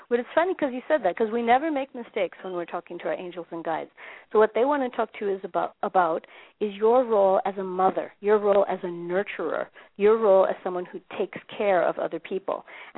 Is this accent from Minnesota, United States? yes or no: yes; Minneapolis, Minnesota, United States; now in Johannesburg, South Africa; It's 8 a.m. in my hometown of Minneapolis. And it's 4 p.m. here in Johannesburg, South Africa